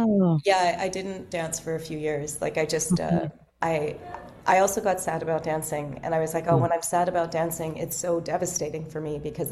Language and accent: English; Canada; like, wow, I'm so Canadian, right?